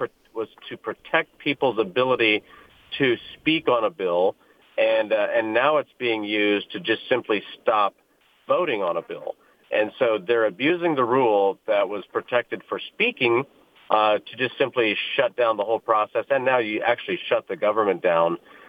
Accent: Indiana, United States; You know, I come from Indiana, where we have a lot of medical devices

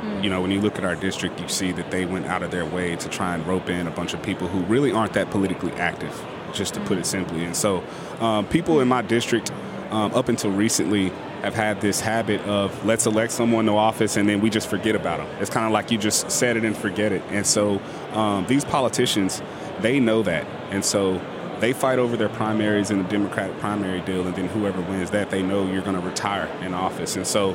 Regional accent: Texas, United States; I'm born and raised in Texas versus her being born in Missouri

